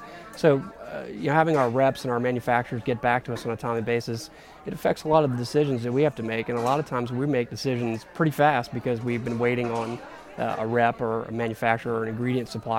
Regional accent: New Orleans, Louisiana, United States; I was born and raised in New Orleans. I'm going to stay here.

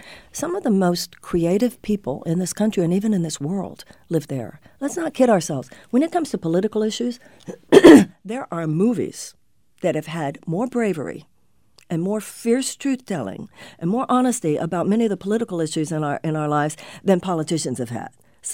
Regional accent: Houston, Texas, United States; also born or lived in Los Angeles / New York / Michigan; I was born and raised in Houston, Texas. I have lived most of my adult life in Los Angeles and New York and Michigan.

